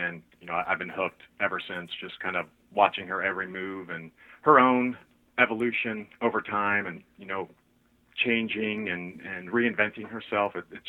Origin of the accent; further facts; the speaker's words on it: Ohio, United States; I'm also from Ohio, so, you know, the hall's in Cleveland, and I've visited it several times.